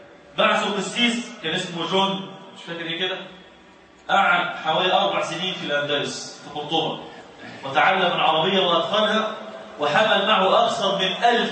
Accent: Egypt; احنا عندنا في مصر

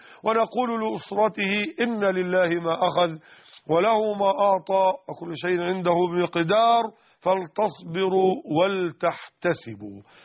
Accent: Mit Hadid, Dakahlia, Egypt; وقد شرفني الله تعالى بزيارته في بيتي بقريتنا ميت حديد منية النصر قهلية مصر

